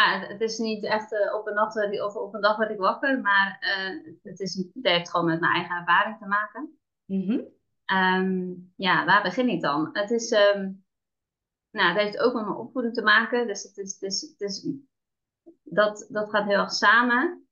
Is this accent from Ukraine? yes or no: no; Zeeland, Netherlands; Ik ben Zeeuwse, zeg ik er altijd bij. Ik kom uit Zeeland. 42 jaar.